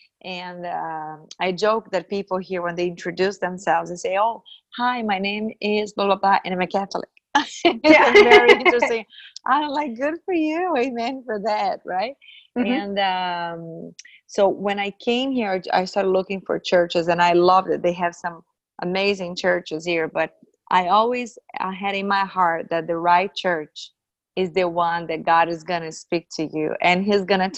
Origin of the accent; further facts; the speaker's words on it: Brazil; English is a second language; moved away as an adult; now in St. John's, Canada; I'm actually originally from Brazil. But I've been living here in Canada for next month will be 7 years. Okay. And I live in Newfoundland. I live just outside St. John's, where is the capital.